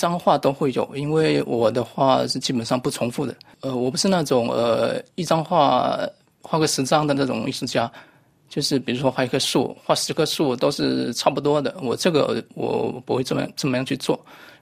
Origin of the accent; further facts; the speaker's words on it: China; moved away; 我从中国来到这边然后会遇到一个身份的问题了